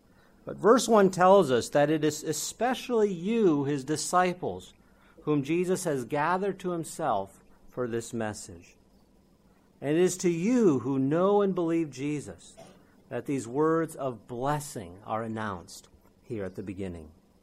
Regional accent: United States; accent: American; shown great patience to put up with my American accent for three Sabbaths now.

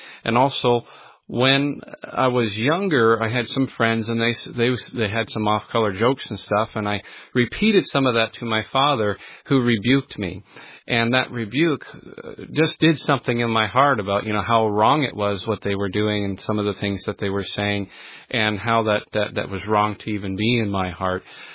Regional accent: Portage la Prairie, Manitoba, Canada; Well, of course … I'm from Portage la Prairie, Manitoba, Canada. So I'm a little bit away from home.

